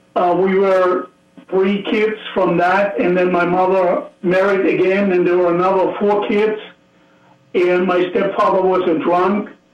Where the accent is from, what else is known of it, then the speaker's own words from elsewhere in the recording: East Germany, Germany; I grew up in East Germany.